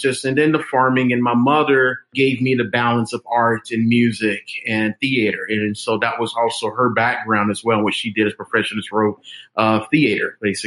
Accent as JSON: {"language": "English", "town": "Austin", "region": "Texas", "country": "United States", "tie": "born or raised there", "also_born_or_lived": "Cuero, United States", "said": "I was born and raised in Texas, born out of Cuero, Texas, and raised up in Austin, Texas."}